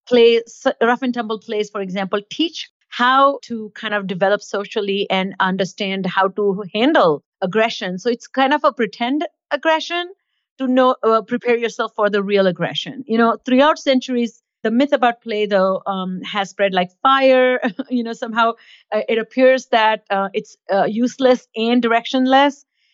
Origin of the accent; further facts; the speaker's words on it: India; I grew up in India